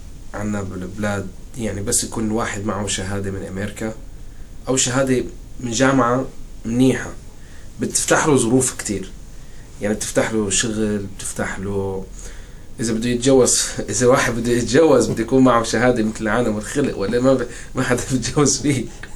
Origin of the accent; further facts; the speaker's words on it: Damascus, Damascus Governorate, Syria; ولدت بدمشق ب 1988 بشباط فبراير. كملت تعليمي الابتدائي الحضاني الابتدائي والثانوي بدمشق